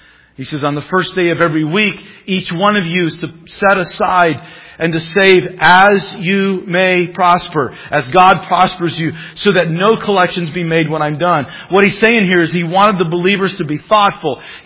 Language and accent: English; the South, United States; I grew up in the South, so I can say that.